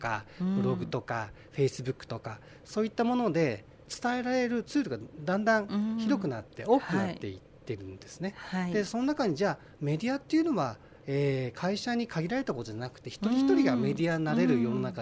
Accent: Sendai, Miyagi, Japan; born there; now in Tokyo, Japan; だけど仙台人なんです私実は生まれは。

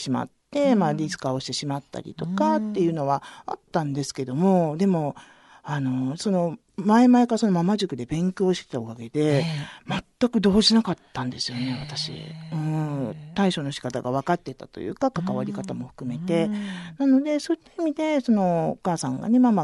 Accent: Hiroshima, Japan; 私の地元、あの、もともと前にいた広島でやってたり

